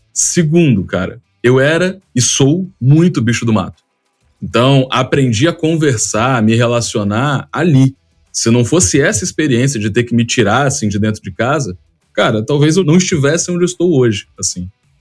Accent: Vitória, Espírito Santo, Brazil; Eu sou nascido e criado no Bonfim. O Bonfim é um bairro periférico aqui de Vitória, no Espírito Santo.

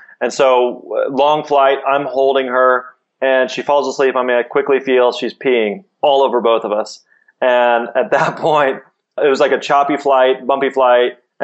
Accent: Springfield, Missouri, United States; And we grew up in Springfield, Missouri. There's probably 250,000 people here.

